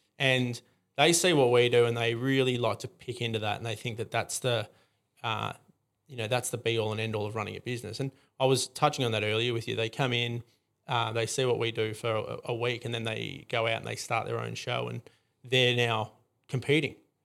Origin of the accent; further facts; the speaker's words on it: Drouin, Victoria, Australia; I'm here and I'm from Druin.